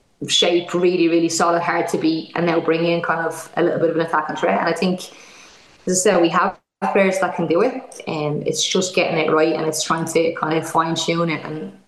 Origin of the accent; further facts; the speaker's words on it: Ireland; You know, as Irish teams, we're always very passionate.